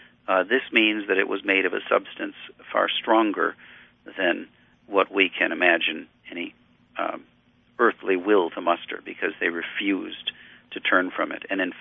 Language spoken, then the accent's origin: English; Sheboygan, Wisconsin, United States; We do bratwurst in the Sheboygan, Wisconsin style. That's my hometown.